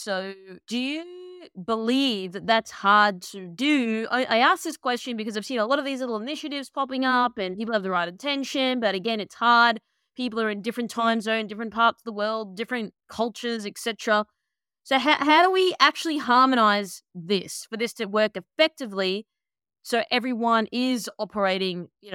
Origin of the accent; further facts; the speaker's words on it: Australia; accent: Australian; Obviously, I'm based here in Australia, you can tell by my accent